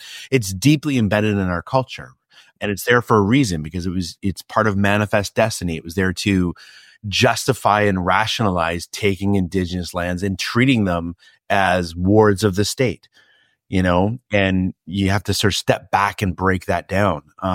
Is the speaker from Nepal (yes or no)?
no; Canada; I grew up in Canada, my family's from Canada